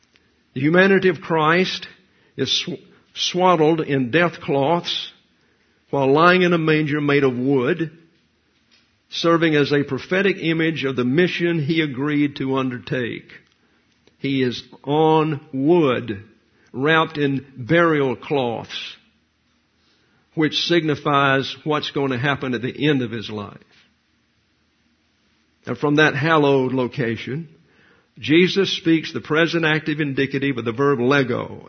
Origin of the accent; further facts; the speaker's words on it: the South, United States; I'm from the South.